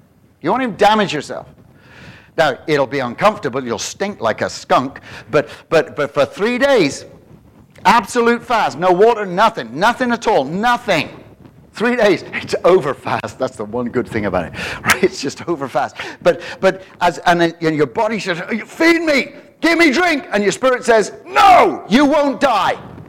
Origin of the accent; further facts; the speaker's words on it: United Kingdom; Because as a British person, I read that, duh.